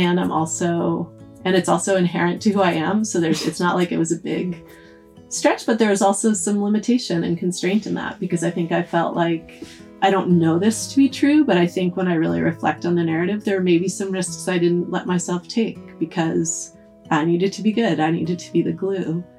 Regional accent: Massachusetts, United States; moved away; I grew up outside of Boston, you grew up in Vermont

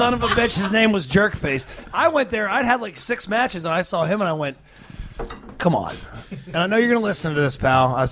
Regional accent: Australia; I'm actually Australian.

